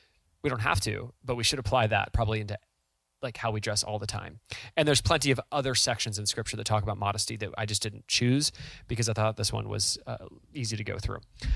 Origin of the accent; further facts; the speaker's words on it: California, United States; And like we're from Southern California, you'd go to church and people would be wearing like crop tops at church with yoga pants.